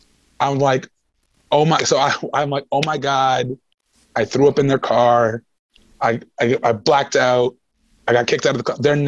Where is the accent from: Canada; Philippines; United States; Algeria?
Canada; The UK and to say they hate me because I'm Canadian.